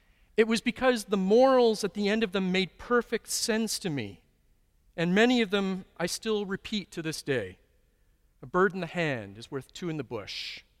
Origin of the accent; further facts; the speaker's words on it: Toronto, Ontario, Canada; as I grew up in Toronto's East End, not too far from here. In the 1960s and 1970s